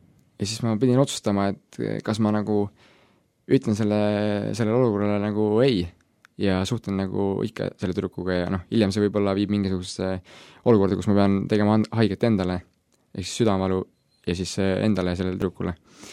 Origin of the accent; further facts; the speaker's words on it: Tartu, Tartu County, Estonia; now in Tallinn, Estonia; Ma olen 19-aastane noormees , kaugema kandi inimestele ma ütlen , et ma tulen Tartust . Nii on kõige lihtsam aru saada , kust ma pärit olen . Ja praegult olen ma Tallinnas , tulin siia õppima Next Step piiblikooli aastaks .